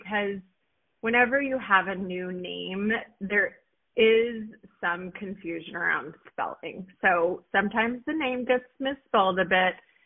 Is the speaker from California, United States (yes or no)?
yes; California, United States; you would see like whale murals all around where I grew up in California.